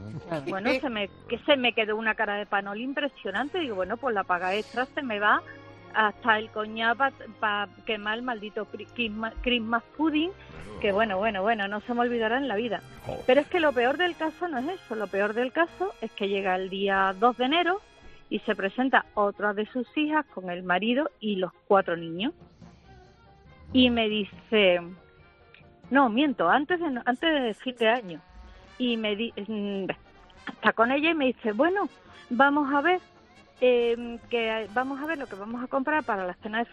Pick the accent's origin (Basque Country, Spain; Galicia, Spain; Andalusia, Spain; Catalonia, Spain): Andalusia, Spain; Huelva; yo soy de Huelva, vivía en Huelva, tenía un hijo